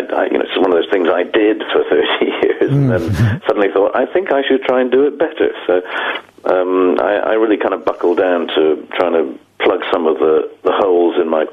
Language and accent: English; United Kingdom; So, you know, I have to do really what we in the UK are. We're a mongrel race made up of hodgepodge of people from all over